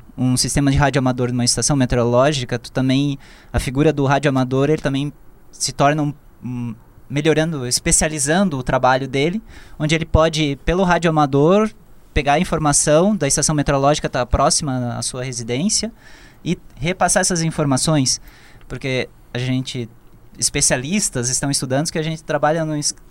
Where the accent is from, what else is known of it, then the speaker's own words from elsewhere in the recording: Santa Catarina, Brazil; Eu vivi, eu nasci no Alto Vale do Itajaí, então eu passei pelas enchentes de 83, 84